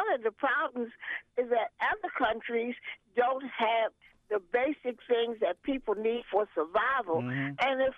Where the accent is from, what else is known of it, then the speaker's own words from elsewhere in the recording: United States; Not that I don't like it here. I'm an American.